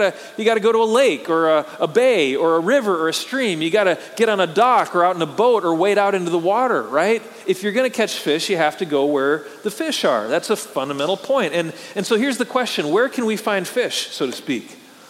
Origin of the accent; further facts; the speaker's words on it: Wisconsin, United States; moved away; I'm a fisherman, and I grew up in Wisconsin, spent much of my childhood fishing on the lakes of northern Wisconsin. When I moved to Texas here